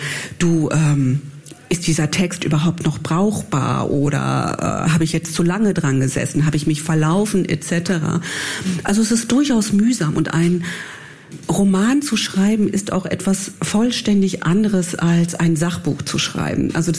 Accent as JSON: {"language": "German", "town": "Herne", "region": "North Rhine-Westphalia", "country": "Germany", "tie": "born or raised there", "said": "In Herne aufzuwachsen ist schon eher..."}